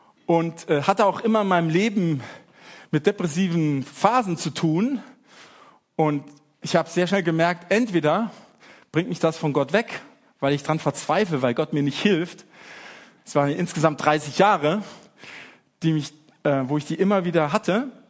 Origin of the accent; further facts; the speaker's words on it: Mainz, Rhineland-Palatinate, Germany; Ich komme aus Mainz und bin verheiratet seit 28 Jahren.